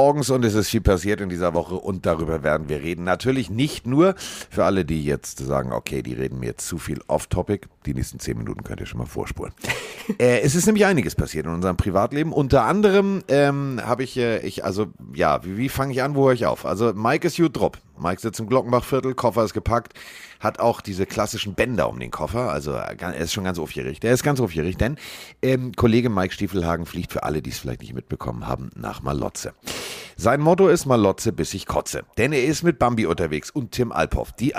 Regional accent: Schleswig-Holstein, Germany; für mich als Schleswig-Holsteiner ist das ja Vorortsverkehr.

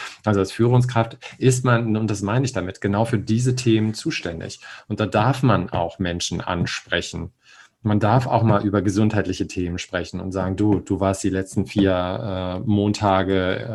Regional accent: Hamburg, Germany; ich komme ja aus Hamburg

